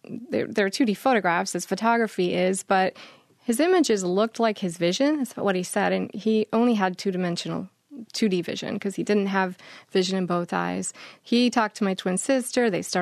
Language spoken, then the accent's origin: English; Michigan, United States; also born or lived in Florida; I was born in Florida, only lived there for a year, but I was raised in West Michigan. And I left Kalamazoo in 2002